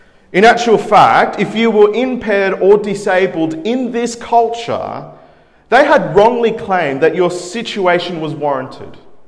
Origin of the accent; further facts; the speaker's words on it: Peru; So that's where I'm from. I'm from Peru, and decided to take my wife along to go see these ancient ruins.